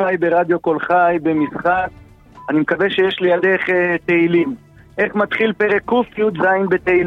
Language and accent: Hebrew; Jerusalem, Jerusalem District, Israel; אני ירושלמי.